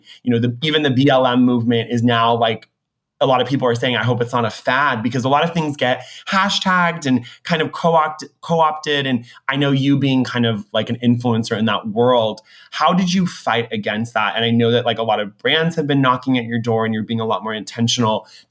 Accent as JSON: {"language": "English", "region": "California", "country": "United States", "tie": "born or raised there", "said": "I know that like you, I would also do that growing up in Orange County."}